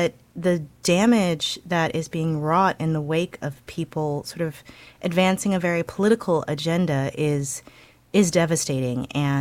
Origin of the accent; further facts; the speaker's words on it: St. Louis, Missouri, United States; I listen to KWMU a lot because my hometown public radio station, and St. Louis and St. Louis County are renewing their mask mandates on Monday.